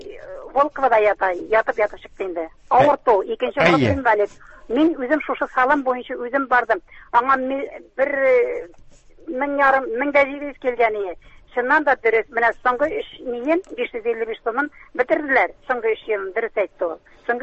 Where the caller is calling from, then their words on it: Kazan, Tatarstan, Russia; Мин Казаннан